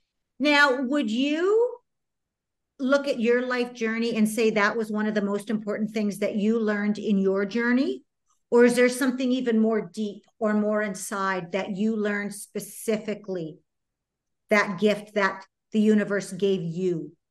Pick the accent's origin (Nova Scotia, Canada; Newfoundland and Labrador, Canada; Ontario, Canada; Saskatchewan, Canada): Saskatchewan, Canada; anybody in my hometown in the province of Saskatchewan, they do not know who I am at all now.